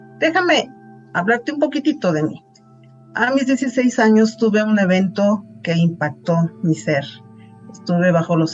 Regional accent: Mexico City, Mexico; born there; Nací en la Ciudad de México.

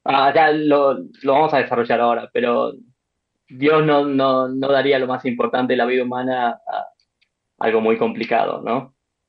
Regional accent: Tilcara, Jujuy, Argentina; me volví al norte, de donde soy oriundo, a Tilcara, es un pueblito

